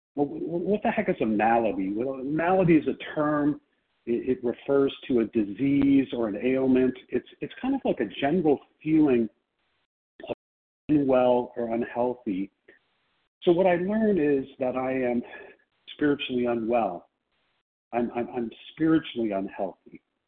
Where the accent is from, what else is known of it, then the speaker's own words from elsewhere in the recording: Chicago, Illinois, United States; I am from Chicago